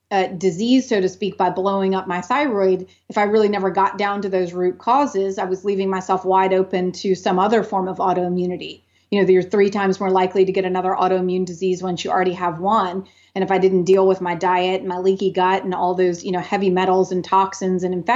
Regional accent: New Orleans, Louisiana, United States; I grew up in New Orleans, old, you know, your old houses, all kinds of stuff.

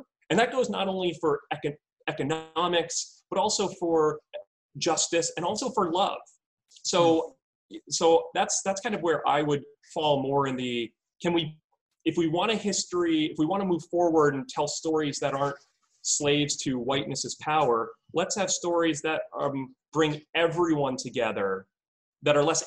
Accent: New York, United States; I grew up outside of New York City.

